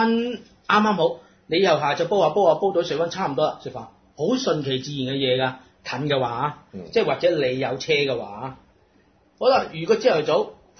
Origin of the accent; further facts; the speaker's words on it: Hong Kong; 因為我係香港人。